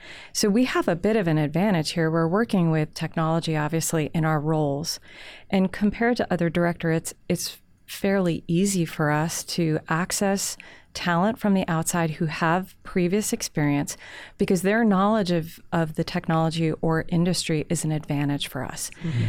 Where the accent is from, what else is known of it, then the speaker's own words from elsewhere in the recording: New York, United States; the place where I grew up in New York, it was never a question that I would have a future as a working woman.